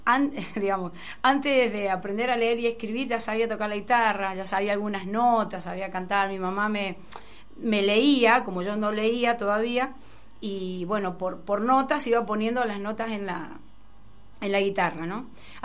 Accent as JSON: {"language": "Spanish", "town": "Pocito", "region": "San Juan", "country": "Argentina", "said": "Soy del departamento de Pocito."}